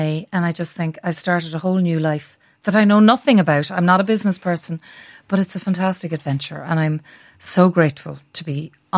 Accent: Leinster, Ireland; yeah, but I'm from the south. I'm from Kildare.

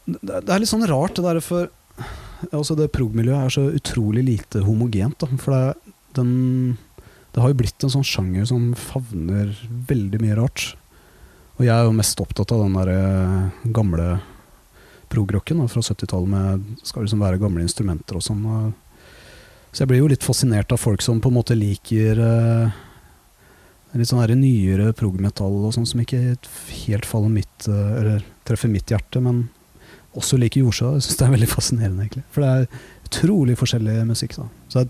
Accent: Våler, Østfold, Norway; Nei, jeg kommer fra Våler I Østfold. Moss jo nærmeste byen, og det veldig sånn rockeby.

